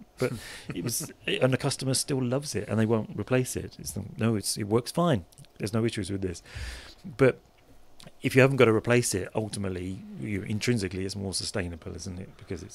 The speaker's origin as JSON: {"language": "English", "region": "South West England", "country": "United Kingdom", "said": "I'm from Devon, so I don't believe in anything that doesn't eat grass or doesn't moo."}